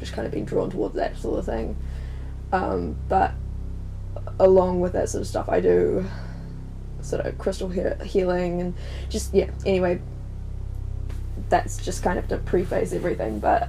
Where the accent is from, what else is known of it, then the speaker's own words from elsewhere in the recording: New Zealand; I'm from New Zealand.